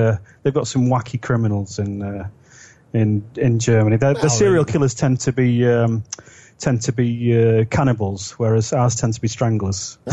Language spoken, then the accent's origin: English; England, United Kingdom; Since I was a kid, you would easily, walk to school on your own. My dad actually put me on a train to Portsmouth, which is a 7-hour train journey